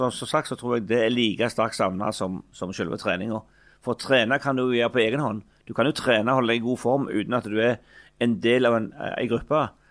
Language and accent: Norwegian; Figgjo, Rogaland, Norway; i min tid i lokalfotballen hjemme på Figgen